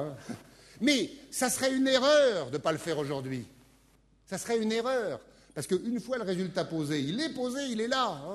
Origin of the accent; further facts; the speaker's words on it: Grand Est, France; Moi, je suis alsacien, donc je pourrais dire la choucroute